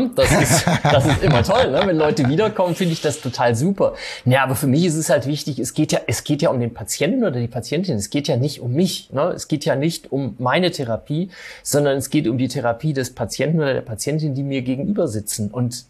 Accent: Berlin, Germany; um ganz genau zu sein, aus Berlin.

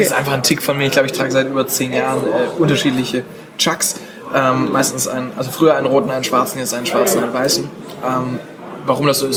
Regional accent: Stuttgart, Baden-Württemberg, Germany; Ich komme aus Stuttgart, ich fahre auch gerne Autos, die von dort kommen.

